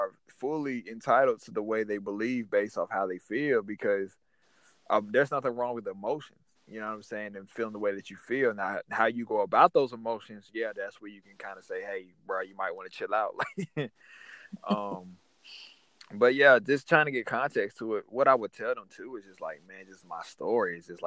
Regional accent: North Carolina, United States; accent: country; Where is this guy from? Yeah. … Nah. East of North Carolina.

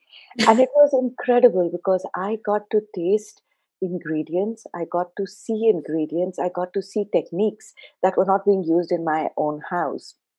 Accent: Ranchi, Jharkhand, India; also born or lived in Punjab; I grew up in India. I was born in Punjab in northern India, but grew up in a really small town in eastern India called Ranchi. It's close to Calcutta or Kolkata right now.

